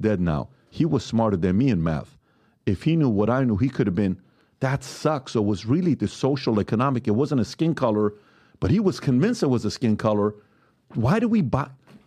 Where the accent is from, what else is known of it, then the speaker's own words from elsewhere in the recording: Iran; I grew up in Iran, and I see 10,000 men marching, flagellating their backs